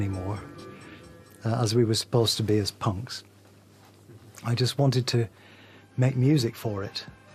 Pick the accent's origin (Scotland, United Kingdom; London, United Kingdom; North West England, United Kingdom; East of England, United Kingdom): North West England, United Kingdom; It's because I come from Lancashire.